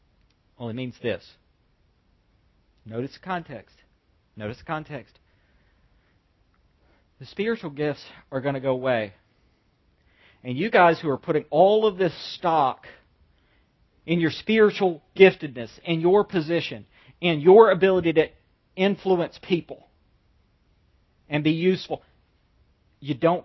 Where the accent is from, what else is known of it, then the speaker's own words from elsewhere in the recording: Ireland; I can't just chalk that up. I'm Irish. I can't do it.